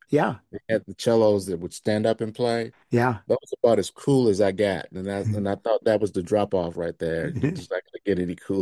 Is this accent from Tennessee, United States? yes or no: yes; Memphis, Tennessee, United States; born there; Well, I was born in Memphis, Tennessee.